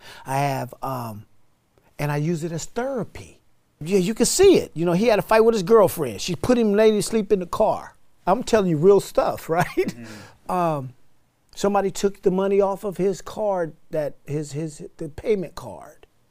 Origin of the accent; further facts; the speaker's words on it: Oakland, California, United States; As a kid, growing up in East Oakland, one of the reasons why I'm alive today is because my father, stepdad, bought me and my mom bought me some pigeons